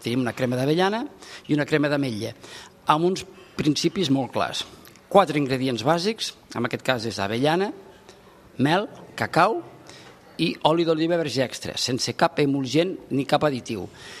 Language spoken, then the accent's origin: Catalan; Lleida, Catalonia, Spain; ara diguem que som un equip de Lleida, tots som de Lleida